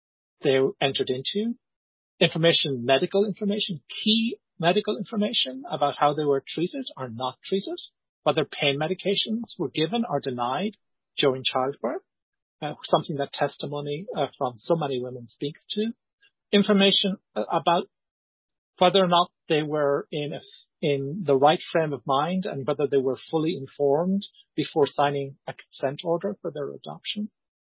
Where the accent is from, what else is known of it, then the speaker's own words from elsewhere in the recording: Ireland; born there; I can walk into the GRO and ask for my birth certificate as an Irish citizen, person who's born in Ireland.